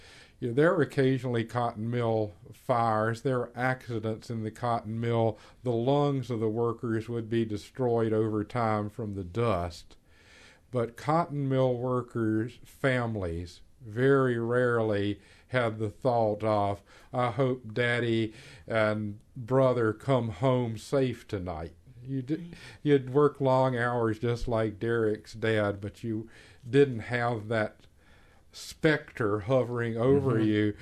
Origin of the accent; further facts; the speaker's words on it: North Carolina, United States; Yes, I'm from North Carolina, and so I see the issues with coal through a couple of lenses that fit my background.